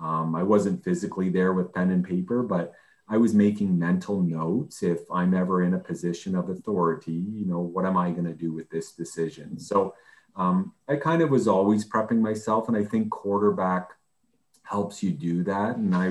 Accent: Canada; being a CFL quarterback as a Canadian wasn't as likely.

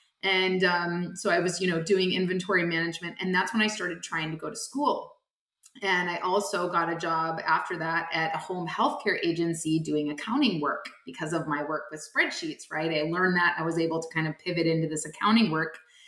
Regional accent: Wisconsin, United States; Well, I grew up in Wisconsin. I was raised by a single mom

